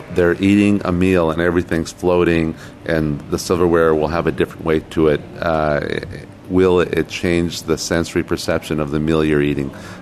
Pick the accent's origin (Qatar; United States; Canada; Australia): Canada; Toronto, Ontario; I come from Toronto, Canada